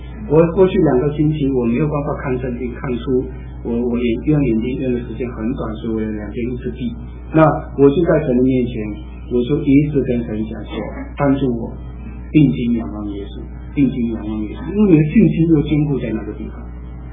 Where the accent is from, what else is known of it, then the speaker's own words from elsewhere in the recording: China; now in Africa; 我们是外人，我们就是说我们中国人就是原则上只娶一个